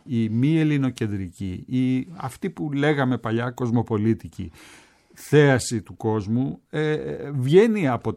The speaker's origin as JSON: {"language": "Greek", "town": "Athens", "region": "Attica", "country": "Greece", "tie": "born or raised there", "also_born_or_lived": "Crete", "said": "Φυσικά ούτε ως υπηρώτης, επειδή η θετή μου γονείς ήταν υπηρωτικής καταγωγής, και φυσικά ούτε ως Αθηναίος γενικός, επειδή έζησα όλη μου τη ζωή στην Αθήνα. Προσδιορίζομαι ως Κυψελιώτης."}